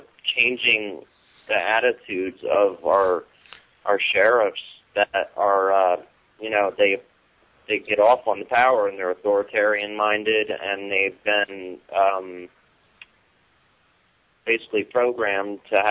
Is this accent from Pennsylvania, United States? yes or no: yes; Pennsylvania, United States; I'm from Pennsylvania.